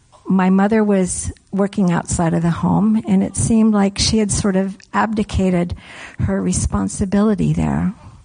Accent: Clam Gulch, Alaska, United States; I grew up on the Kenai Peninsula. My family homesteaded in Clam Gulch, and we were commercial fishermen on the beach between Clam Gulch and Inilchik.

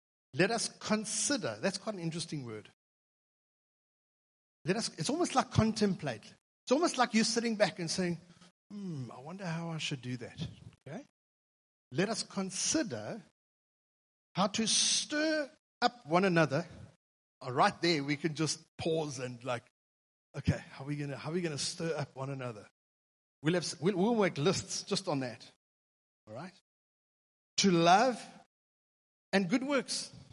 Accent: Durban, KwaZulu-Natal, South Africa; And I'm English. I'm from Durban.

